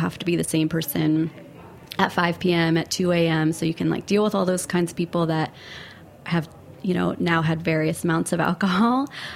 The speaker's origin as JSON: {"language": "English", "town": "New Haven", "region": "Connecticut", "country": "United States", "lives_now": "New York, United States", "said": "I'm from right outside of New Haven, Connecticut, so not far away. I've been in New York about 12 years since right after college."}